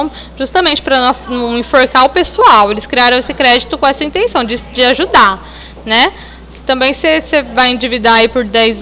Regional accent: Ribeirão Preto, São Paulo, Brazil; Eu sou de Ribeirão Preto

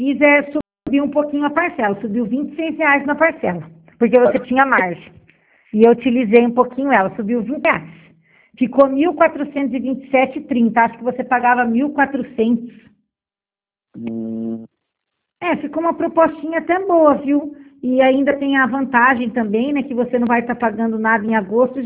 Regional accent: Jaguariúna, São Paulo, Brazil; Ah, nós somos de Jaguariúna

